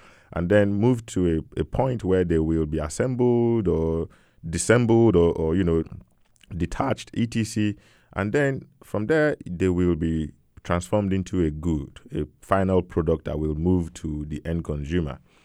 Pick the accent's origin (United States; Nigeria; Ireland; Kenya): Nigeria; Ibadan, Oyo; now in United Kingdom; You know, I'm originally from Nigeria, from a city called Ibadan. I was born and raised in Ibadan. Ibadan is a huge city in West Africa, in Nigeria. Nigeria is a country in West Africa. And growing up in Ibadan, moving to the UK